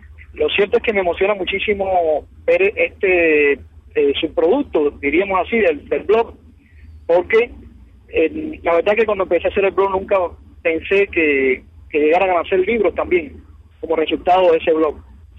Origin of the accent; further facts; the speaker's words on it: Cuba; moved away; la falta de libertad que yo tenía en Cuba